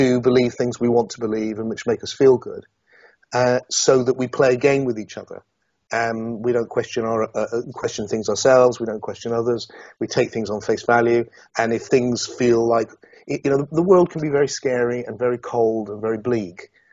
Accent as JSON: {"language": "English", "town": "Yeovil", "region": "South West England", "country": "United Kingdom", "tie": "born or raised there", "said": "I was a kid from Yeovil in Somerset."}